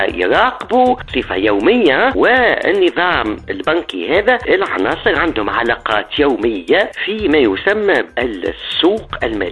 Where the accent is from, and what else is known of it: Tunisia